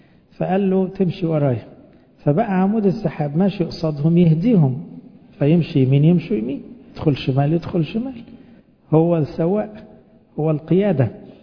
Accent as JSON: {"language": "Arabic", "country": "Egypt", "said": "احنا مسيحيين، يعني فرعنا أصلا بس كمصريين"}